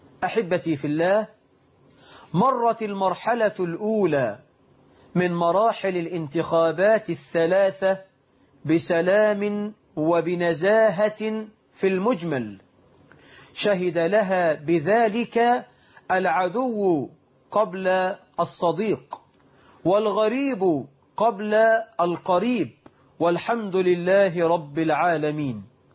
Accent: Egypt

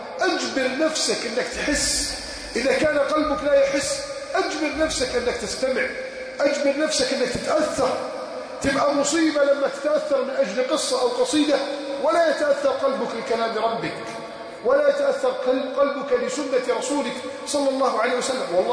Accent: Egypt; ارفع البلاء عن بلدنا مصر

